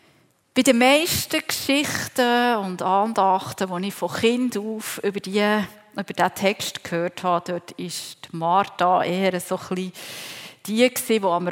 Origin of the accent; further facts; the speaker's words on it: Switzerland; Ich denke, generell als Schweizer sind wir ein bisschen geprägt, sodass man tatkräftig ist, dass man anpackt. Ich bin als Älteste von vier Geschwistern aufgewachsen